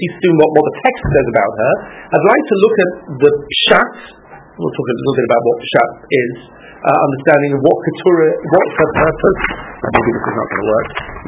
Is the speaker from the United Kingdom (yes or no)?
yes; Leeds, Yorkshire and the Humber, United Kingdom; I'm originally from Leeds. But it's been some time since I lived in Leeds. In spite of the fact that I come from Leeds, yes. Well, my accent was diluted when I was at university